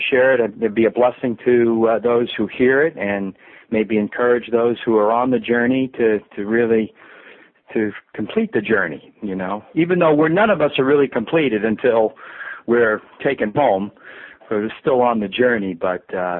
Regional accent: Long Island, New York, United States; born there; Well, I was born in Long Island, New York, and I was born to Jewish parents, and really had a very much of a Jewish upbringing. I grew up in a very Jewish neighborhood.

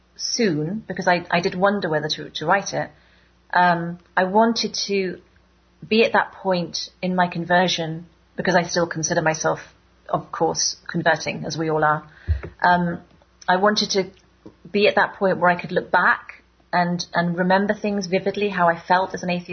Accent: United Kingdom; I'm from Britain, where the Anglican Church was, I'm not sure about now, but it was the kind of main church as I was growing up.

